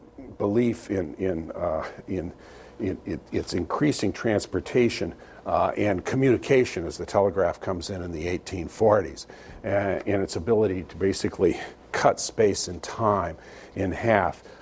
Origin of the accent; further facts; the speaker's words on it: Michigan, United States; New York was closer in travel time to Europe than it was to my home state of Michigan